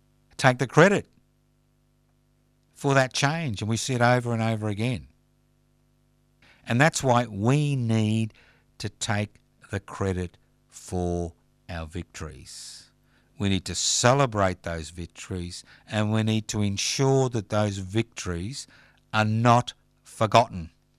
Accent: Australia; I love living in Australia, not because I was born here, because... See, the great thing about being an Australian

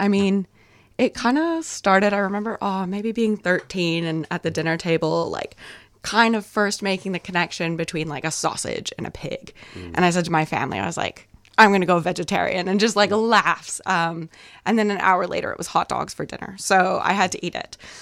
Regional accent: Canada; moved away as an adult; also born or lived in New Zealand; So I'm from Canada, and I moved to New Zealand of March of 2024.

